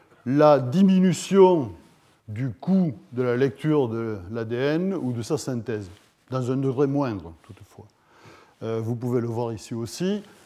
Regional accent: Toulouse, Occitanie, France; puisque je suis toulousain

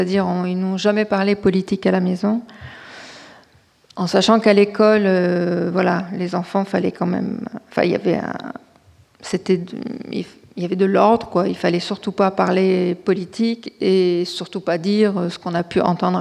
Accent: Iraq; now in France; C'est-à-dire que il savait que je venais d'Irak, de temps en temps, il était au courant de certaines anecdotes, mais j'ai jamais beaucoup parlé de l'Irak parce que c'est en moi.

